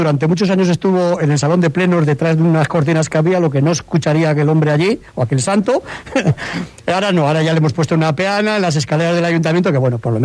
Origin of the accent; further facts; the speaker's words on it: Santibáñez de la Peña, Castile and León, Spain; born there; Correcto, Santibáñez es un pueblo nuevo y yo sí que soy nacido en Santibáñez.